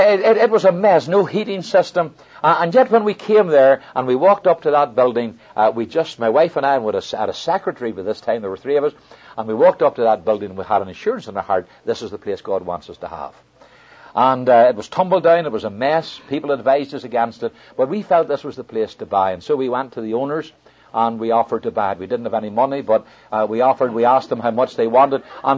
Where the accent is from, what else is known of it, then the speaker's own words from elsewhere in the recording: Ireland; And as far as Irish people are concerned, the world finishes at the coast of Ireland. There's nothing else, you know, that we're Ireland and that's it. And we had lived like that all our lives.